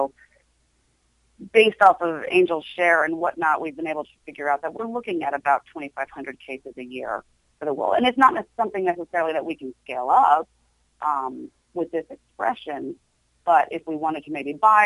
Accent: New York, United States; I'm an American, I'm a New Yorker

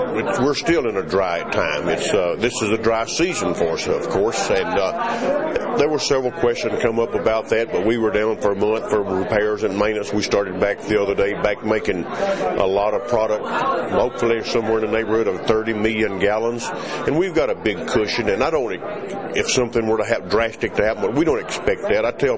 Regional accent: Lynchburg, Tennessee, United States; I grew up there in Lynchburg, about 2 miles from the distillery, and living on a farm

